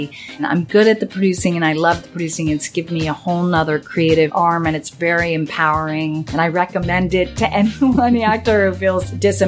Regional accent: New York City, New York, United States; now in Los Angeles, United States; Well, I grew up in New York City.

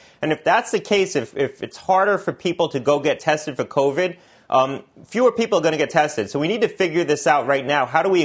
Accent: Connecticut, United States; Connecticut's working on that, my home state, on how to get testing into at-risk sites.

